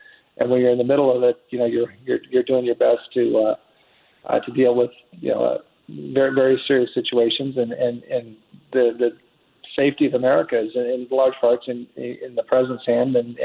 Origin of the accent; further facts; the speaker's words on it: United States; And as an American, I've got two daughters who are in the service